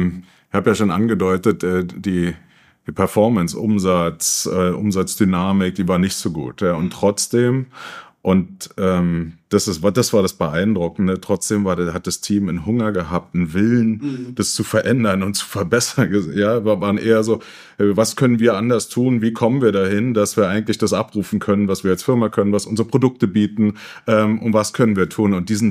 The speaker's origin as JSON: {"language": "German", "region": "Berlin", "country": "Germany", "also_born_or_lived": "Middle East", "said": "Ich bin Berliner, seit über 28 Jahren im Pharmageschäft"}